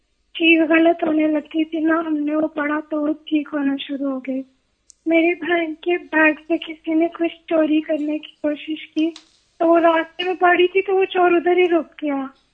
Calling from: London, United Kingdom

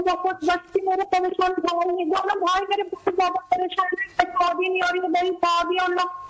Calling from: Kanpur, Uttar Pradesh, India; India Kanpur سے بول رہے ہیں.

